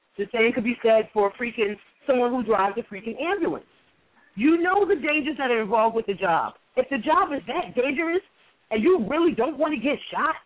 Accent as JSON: {"language": "English", "town": "New York City", "region": "New York", "country": "United States", "tie": "born or raised there", "said": "Especially growing up in Queensbridge, I can't believe I'm saying this."}